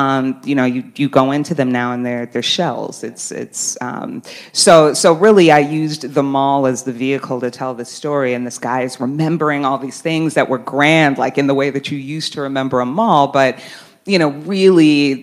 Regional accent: Milwaukee, Wisconsin, United States; You know, growing up in Milwaukee, there are actually some Milwaukee people in the audience.

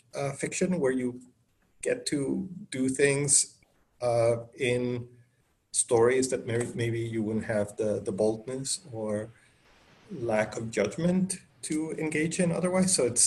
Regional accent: Colombia; also born or lived in Venezuela; now in United States; I grew up in Colombia. So I grew up in, I was born in Colombia, and then almost immediately after I was, my dad got a job in Venezuela.

